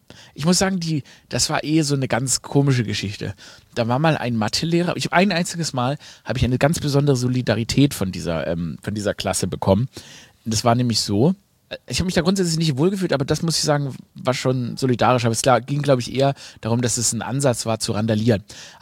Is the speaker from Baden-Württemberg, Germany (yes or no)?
yes; Baden-Württemberg, Germany; accent: Swabian; ich rede Schwäbisch